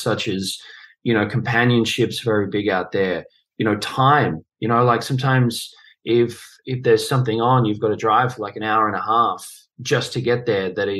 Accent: Australia; the kind of sports that I was doing in growing up in Australia is very Australian sports.

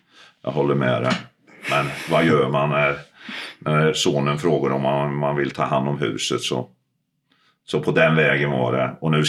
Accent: Finland; now in Sweden; eftersom jag är finne och har blåvitt blod

